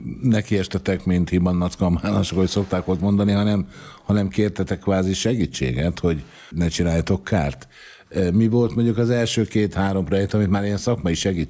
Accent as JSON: {"language": "Hungarian", "town": "Miskolc", "region": "Borsod-Abaúj-Zemplén", "country": "Hungary", "said": "Én Miskolci vagyok, tehát nyilván ott is látok"}